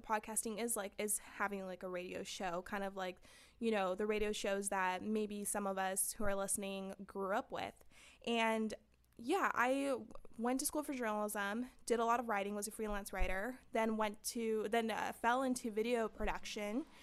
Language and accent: English; San Fernando, California, United States; growing up, I grew up in, I'm from San Fernando, and, you know, we didn't have people going to college.